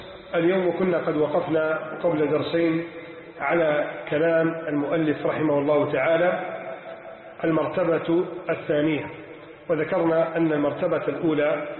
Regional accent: Egypt; اللهم إنا نسألك أن تحفظ بلدنا مصر

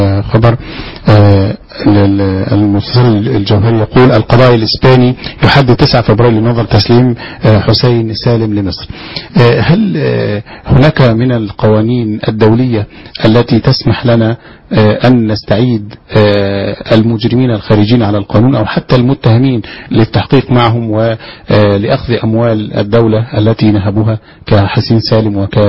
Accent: Egypt; لأسباب ترجع لنا كمصريين أو كمسلمين

